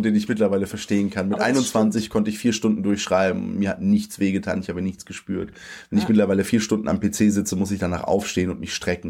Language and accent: German; Germany; born there; Ich bin in Deutschland geboren, von polnischen Eltern mit polnischen Papieren. Ich habe seit ich 27 bin deutsche Papiere, also seit einem Jahr jetzt, eineinhalb fast. Bin zweisprachig aufgewachsen.